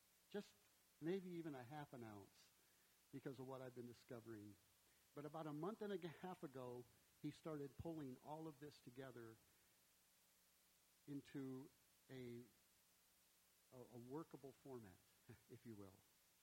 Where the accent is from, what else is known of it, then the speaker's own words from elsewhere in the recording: Midwest, United States; Now, I was originally from the Midwest, so we had very clearly and decisive four seasons.